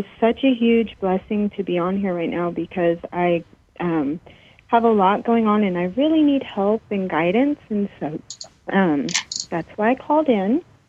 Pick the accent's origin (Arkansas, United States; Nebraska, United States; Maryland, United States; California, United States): California, United States; Hi, I'm from California.